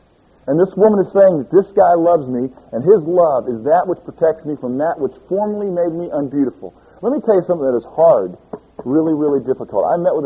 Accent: St. Louis, Missouri, United States; I grew up in St. Louis.

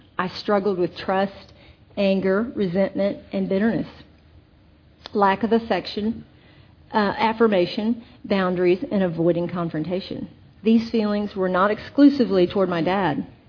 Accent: Austin, Texas, United States; I was raised in Austin, Texas, with three brothers, and I was not a girly girl

